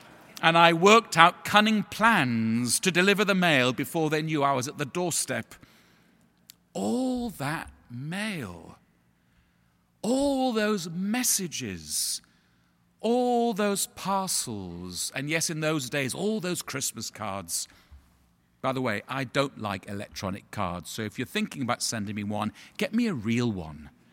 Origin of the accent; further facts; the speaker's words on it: United Kingdom; now in New York, United States; as a Brit expat living in New York, I always smile when the vergers get this set of vestments out